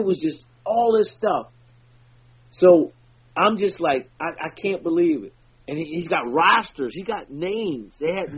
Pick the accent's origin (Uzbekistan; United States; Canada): United States; Philadelphia, Pennsylvania; He was like, where you from? I said, I'm from Philly.